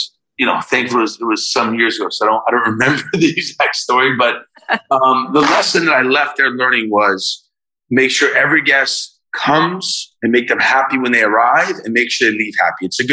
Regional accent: Miami Beach, Florida, United States; I was born and raised in Miami Beach.

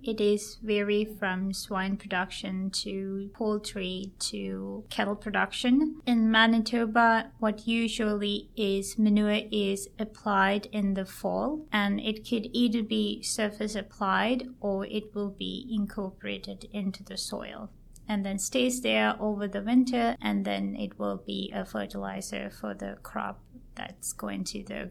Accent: Sri Lanka; So I was born in Sri Lanka and grew up in a farm, looking at the agriculture every day, crop production, animal production.

